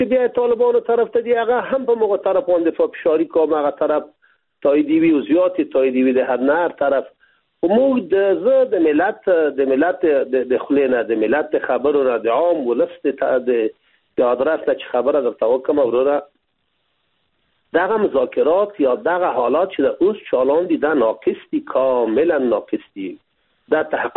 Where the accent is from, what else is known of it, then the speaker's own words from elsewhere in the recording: Afghanistan; ما افغان هستیم، اینمی خط مشی ماست